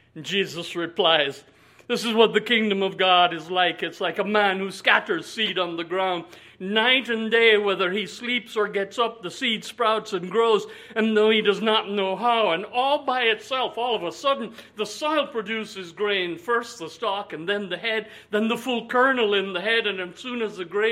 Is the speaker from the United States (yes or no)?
no; Jamaica; When I was growing up in Jamaica in the 1950s